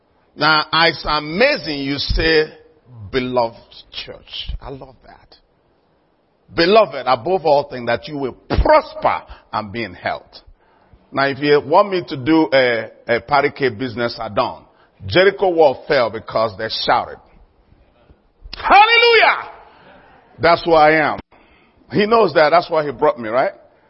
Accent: Nigeria; English is a second language; Originally, I'm from Nigeria, in case you wonder the accent

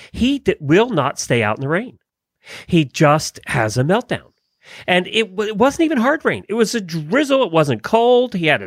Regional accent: Ocala, Florida, United States; from Ocala, Florida.

